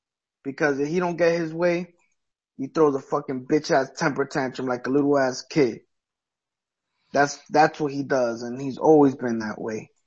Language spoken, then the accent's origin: English; New York, United States; Ring of Honor had a show here in New York, which is my hometown.